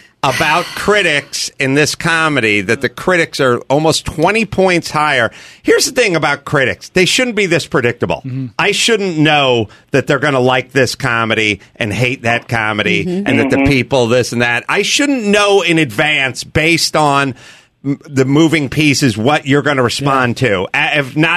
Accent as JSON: {"language": "English", "town": "North Hollywood", "region": "California", "country": "United States", "said": "yet I'm an imbecile from North Hollywood"}